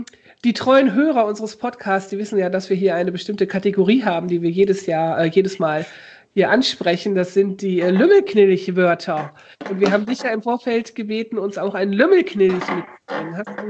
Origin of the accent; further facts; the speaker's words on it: Osnabrück, Lower Saxony, Germany; Ich komme ja aus Osnabrück, ne?